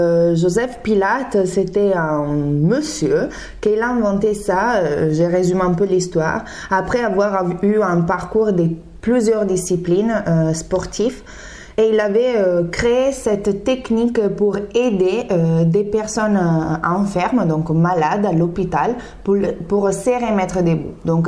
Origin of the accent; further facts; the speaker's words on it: Italy; now in Marseille, France; À la base, je suis danseuse professionnelle. Je viens d'Italie et ça fait 5 ans que je suis sur Marseille.